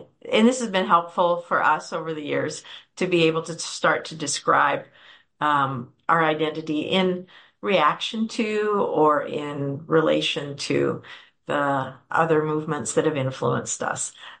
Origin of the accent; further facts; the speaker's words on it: Canada; I'm also Canadian, and so Canadians have a hard time not telling people who they are